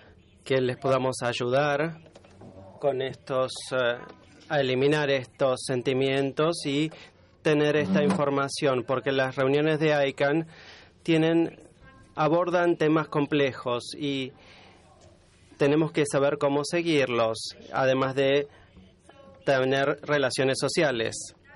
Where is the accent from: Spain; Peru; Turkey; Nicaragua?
Turkey; Spanish is a second language; Yo vengo de Turquía originalmente y trabajé con un equipo que trajo a la Internet a Turquía.